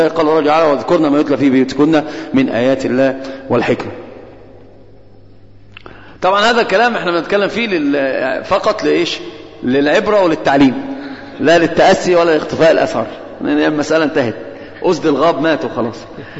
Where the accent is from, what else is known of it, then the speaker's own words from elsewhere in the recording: Upper Egypt, Egypt; انا اروح اقعد في الصعيد عندنا يا شيخ وارتاح وانتهى الموضوع. انا صعيدي